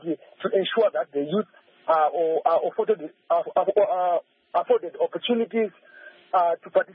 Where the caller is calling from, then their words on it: Kadoma, Mashonaland West, Zimbabwe; I'm calling from Kadoma, Zimbabwe.